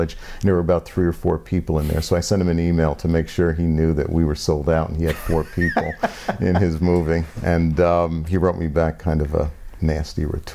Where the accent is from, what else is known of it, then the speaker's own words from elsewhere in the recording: New Jersey, United States; Yeah, from my home state of New Jersey.